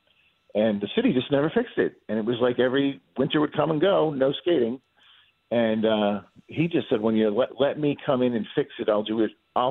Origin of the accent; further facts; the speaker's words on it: Northeast, United States; So I was born in 65, just after Vatican II. And, you know, when I was raised in the Northeast, the interpretation of Vatican II was a little wonky.